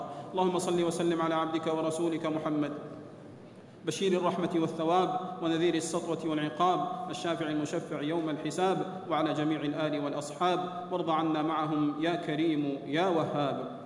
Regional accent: Saudi Arabia; إن بلادنا المملكة العربية السعودية وعلماءها ومناهجنا وشبابنا براء من تلك الجماعات الإرهابية

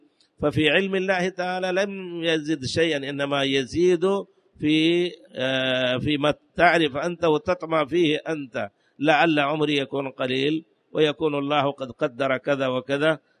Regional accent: India; وعندنا في الهند

